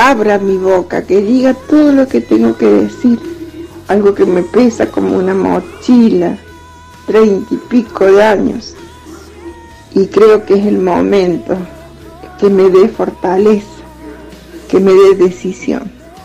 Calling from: Córdoba, Argentina; acá de Córdoba

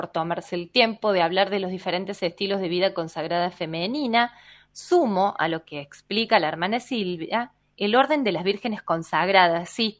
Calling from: San Salvador de Jujuy, Jujuy, Argentina; de San Salvador de Jujuy.

